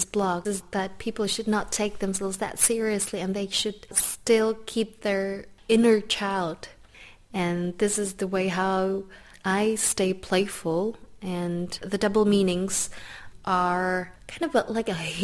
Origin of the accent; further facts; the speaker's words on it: Prague, Czechia; Prague is definitely my hometown